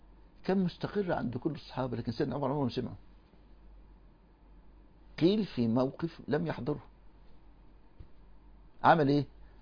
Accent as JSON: {"language": "Arabic", "country": "Egypt", "said": "عندنا في مصر"}